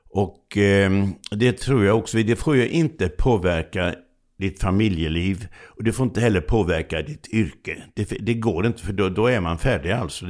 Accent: Laholm, Halland County, Sweden

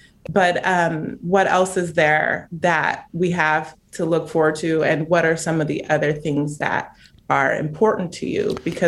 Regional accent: Chino Hills, California, United States; I'm from Chino Hills, so

